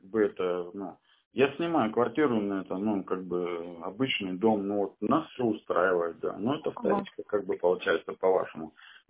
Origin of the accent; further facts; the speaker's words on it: Rostov-on-Don, Rostov Oblast, Russia; Я сам из Ростова-на-Дону.